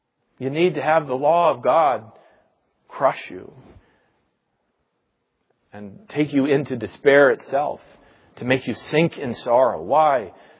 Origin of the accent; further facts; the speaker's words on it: Indiana, United States; I grew up swimming in the Tippecanoe River in Indiana, half an hour, 45 minutes north of Lafayette, Indiana.